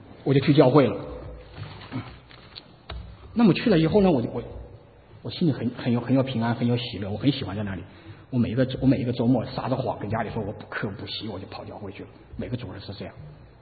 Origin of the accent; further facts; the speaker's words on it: Wuhan, Hubei, China; 我当时我刚说了我是武汉来的，我在武昌的一条街上走